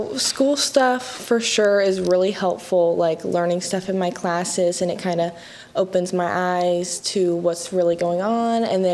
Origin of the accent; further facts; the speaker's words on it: North Carolina, United States; I'm 19, and I'm from the Swansboro-Jacksonville area.